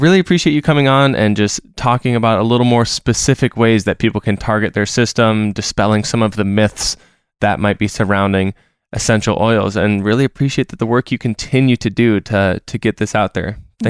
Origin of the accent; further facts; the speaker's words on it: Minnesota, United States; I'm from Minnesota and we're coming into the summer and things are blooming.